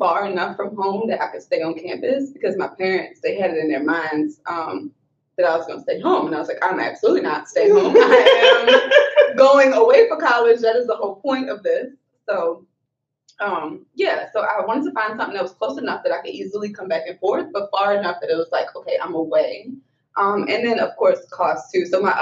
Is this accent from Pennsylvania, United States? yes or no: no; Baltimore, Maryland, United States; I'm from Baltimore, so I'm local. We're in there from Baltimore County.